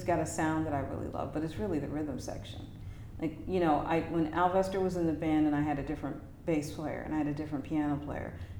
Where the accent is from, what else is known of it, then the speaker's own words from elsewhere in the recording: Detroit, Michigan, United States; those are my influences growing up in Detroit. You know, Detroit had a very serious jazz scene, but we also, you know, it's a very mixed culturally mixed city.